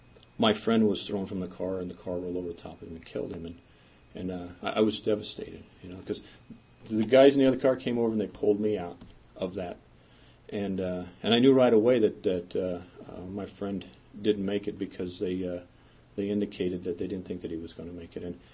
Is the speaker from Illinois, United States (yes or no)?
no; Kansas, United States; But the only reason I really wanted to join that place is because I grew up in Kansas.